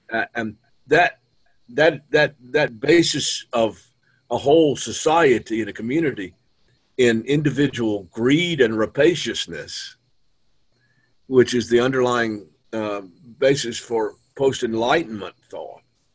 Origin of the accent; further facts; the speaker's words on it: the South, United States; when I was growing up in the Deep South, I was in a church where they preached about Jesus' love every Sunday.